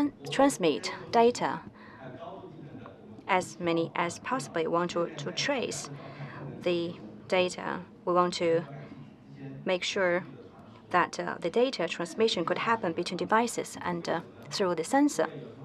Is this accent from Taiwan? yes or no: yes; Taiwan; accent: Taiwanese; English is a second language; I'm from Taiwan, and please forgive me about my Taiwan accent.